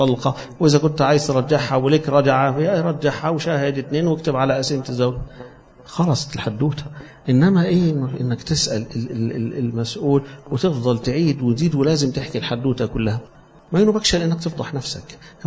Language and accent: Arabic; Egypt; عندنا في مصر هنا ما فيش حاجة اسمها خمس